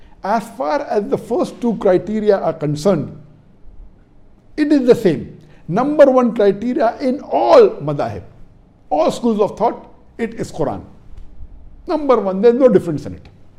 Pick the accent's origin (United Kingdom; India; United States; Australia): India; I'm an Indian. We were ruled by the Britishers, and quite a large portion of the world was ruled by the Britishers.